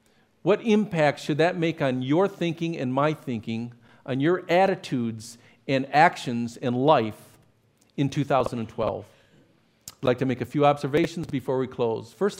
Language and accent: English; United States; born there; I am grateful to God for making me a part of this country and born in this country.